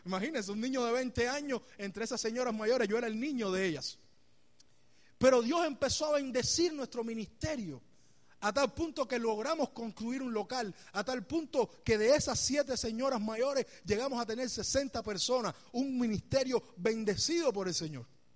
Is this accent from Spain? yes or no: no; Cuba; moved away; cuando tuvimos que salir de Cuba para acá.